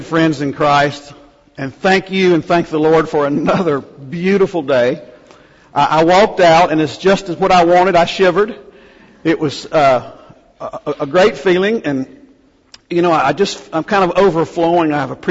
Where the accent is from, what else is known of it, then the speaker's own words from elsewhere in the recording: North Carolina, United States; now in Texas, United States; I grew up in North Carolina. Barbecue meant pork with a certain kind of sauce on it. Moving to Texas, it meant primarily beef with either a rub or sauce on it.